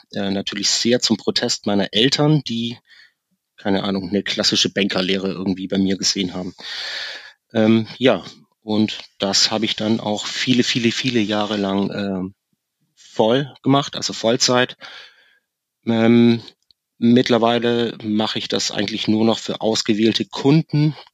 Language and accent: German; Baden-Württemberg, Germany; now in Hamburg, Germany; 46, gebürtiger Schwabe, über Umwege in Hamburg gelandet